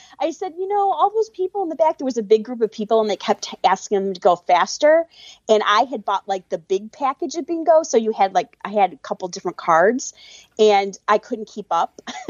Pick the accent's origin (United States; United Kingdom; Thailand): United States; Chicago, Illinois; And I'm from Chicago and I thought that was cool.